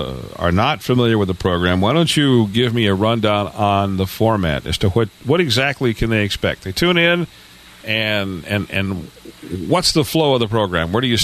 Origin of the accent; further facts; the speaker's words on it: Detroit, Michigan, United States; And then I visited Detroit, my hometown. I hadn't been there in 20 years, you know. And I'm standing in the driveway of the house that I grew up in.